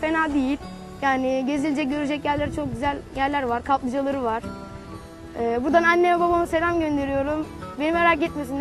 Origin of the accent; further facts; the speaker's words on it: Konya, Turkey; Ben Konyalıyım.